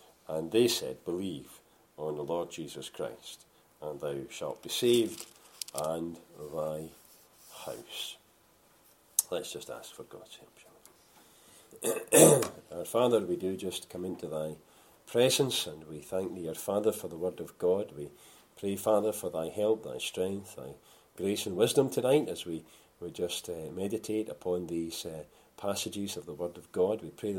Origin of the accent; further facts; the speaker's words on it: Scotland, United Kingdom; being a Scotsman, I find disappointment quite encouraging.